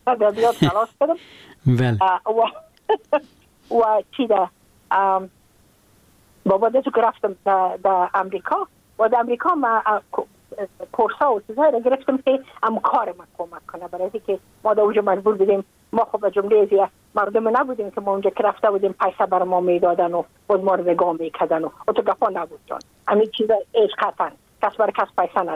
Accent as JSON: {"language": "Persian", "country": "Afghanistan", "moved": "as an adult", "lives_now": "United States", "said": "من که از افغانستان بقا آمدم من اون سال بودم 28 ساله"}